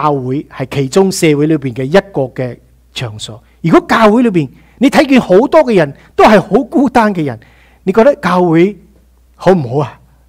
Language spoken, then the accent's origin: Chinese; China; 那我们中国人常常有一句说话是什么？